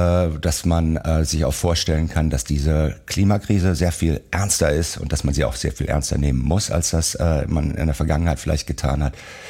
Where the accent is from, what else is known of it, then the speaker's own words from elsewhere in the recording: Rhineland, Germany; ich komme ja aus dem Rheinland. Wir leben ja im Rheinland nach dem rheinischen Dreiklang oder Kanon